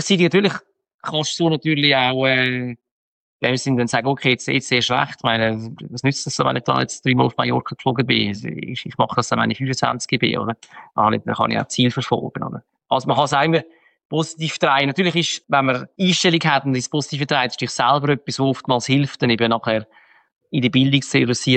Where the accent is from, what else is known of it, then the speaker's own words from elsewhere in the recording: Switzerland; Ich bin Schweizer